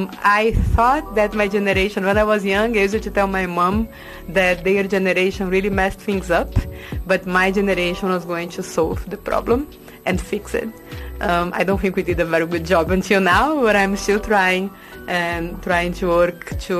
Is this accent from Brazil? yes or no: yes; Brazil; I grew up in Brazil.